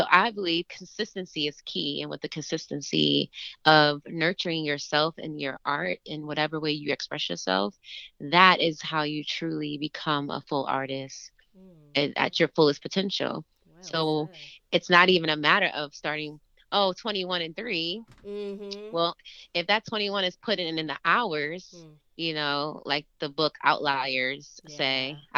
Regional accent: Queens, New York, United States; as a city kid, growing up in Queens. Honestly, I remember not wanting to leave Queens.

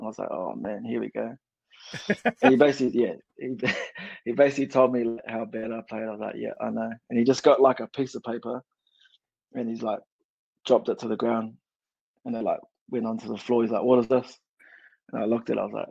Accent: Tauranga, Bay of Plenty, New Zealand; born there; also born or lived in Wellington; I was born in Tauranga up north, and then I lived in Wellington for like 10 years.

